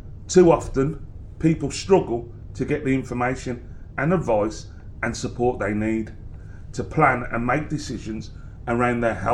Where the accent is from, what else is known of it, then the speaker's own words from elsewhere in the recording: Birmingham, West Midlands, United Kingdom; I come from Birmingham.